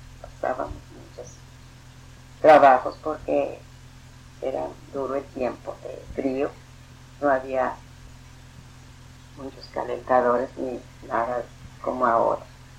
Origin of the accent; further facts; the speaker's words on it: Alice, Texas, United States; En Alice. El año 1899, el día 9 de noviembre.